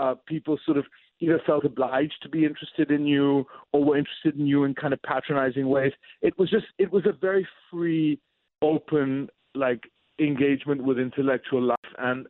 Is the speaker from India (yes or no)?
yes; Delhi, India; now in United States; As an anglicized Indian growing up in Delhi, the city hadn't existed for me at all.